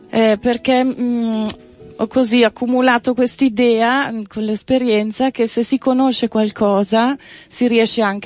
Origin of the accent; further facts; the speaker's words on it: Brusino Arsizio, Ticino, Switzerland; sono nata e cresciuta a Brusino Arsizio, che è un paese alle pendici del Monte San Giorgio